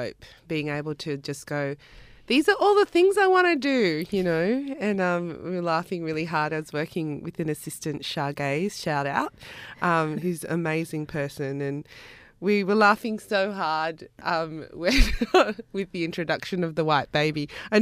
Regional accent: Campbelltown, New South Wales, Australia; I wanted to sort of go back to that place, and because I'm from Campbelltown

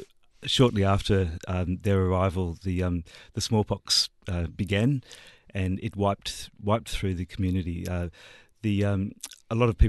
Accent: Australia; as an Australian

